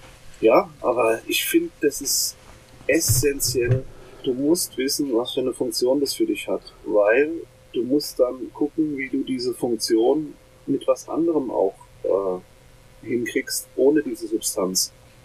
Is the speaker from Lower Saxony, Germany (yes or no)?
yes; Lower Saxony, Germany; Ich komme aus der Jade-Ecke her